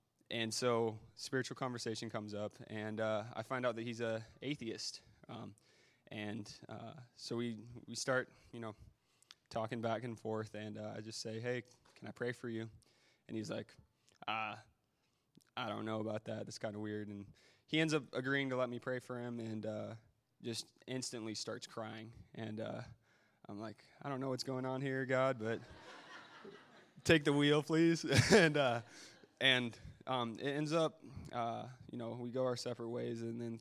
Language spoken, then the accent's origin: English; Washington, United States; And I'm from Washington State, and I've been to a couple Bible studies up there